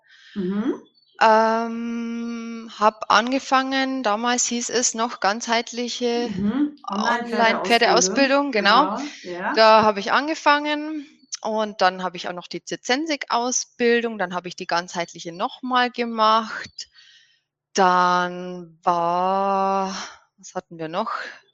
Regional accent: Bavaria, Germany; ich komme aus der Nähe von Regensburg

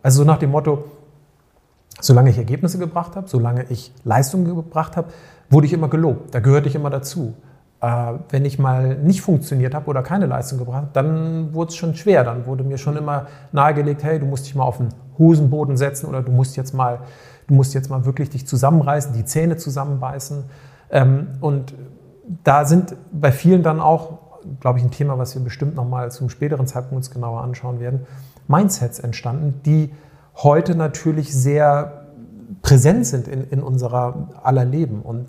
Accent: Northern Germany, Germany; ich bin im Norden groß geworden.

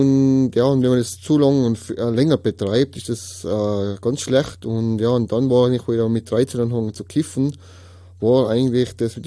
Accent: Tyrol, Austria; ich komme aus Tirol, 36 Jahre alt.

